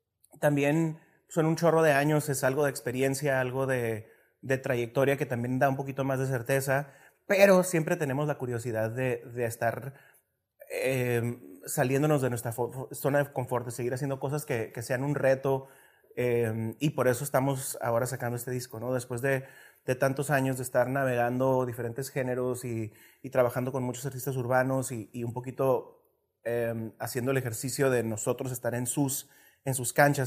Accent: Mexico; nosotros somos mexicanos y particularmente el regional mexicano que se está viendo ahorita en el mundo es el tipo con el que crecimos nosotros.

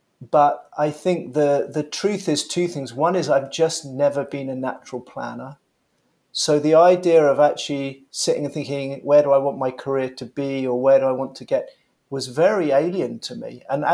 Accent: London, United Kingdom; fairly typical kind of professional middle-class family, born and raised in London.

